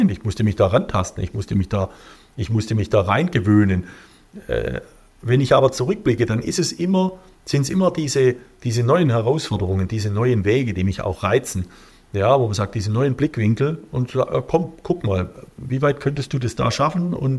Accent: Baden-Württemberg, Germany; Das ist bei uns in Württemberg die erste Stufe, wo du von neutralen Beobachtern begleitet wirst.

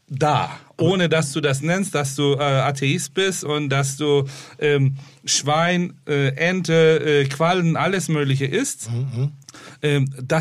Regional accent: Hamburg, Germany; wo kommst du denn her? Ja, aus Hamburg. Aus Hamburg?

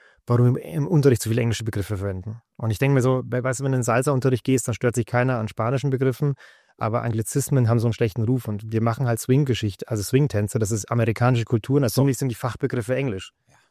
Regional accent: Sauerlach, Bavaria, Germany; ich war bis zur 6. Klasse, war ich auf der einen Schule in Sauerlach bei uns, wo ich aufgewachsen bin.

